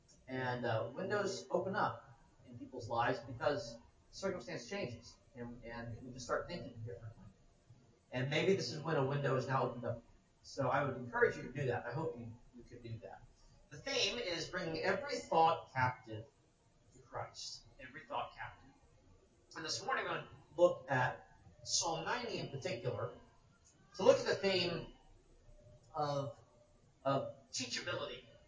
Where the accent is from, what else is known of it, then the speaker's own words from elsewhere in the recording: Kentucky, United States; I'm from Florida. I live in Florida. I'm from Kentucky, but I live in Florida.